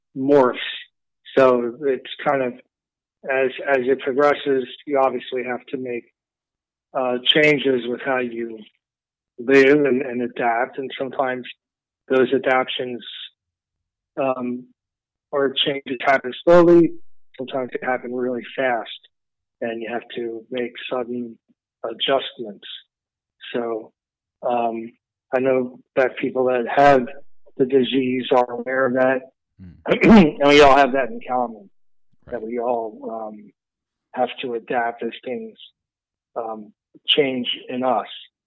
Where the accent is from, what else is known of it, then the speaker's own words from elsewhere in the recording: Philadelphia, Pennsylvania, United States; I mean, I'm 53 years old. I'm from the Philadelphia area.